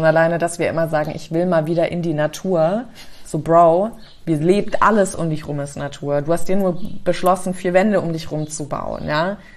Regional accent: New York, United States; also born or lived in Canada; Ich bin ja in New York aufgewachsen oder als ich jetzt lange in Kanada war, da waren Fehler so willkommen geheißen.

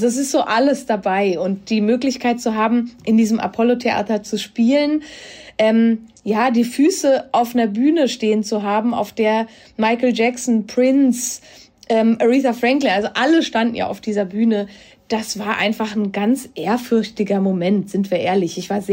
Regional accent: Switzerland; auch als Schweizerin immer wieder zurückkommen darf

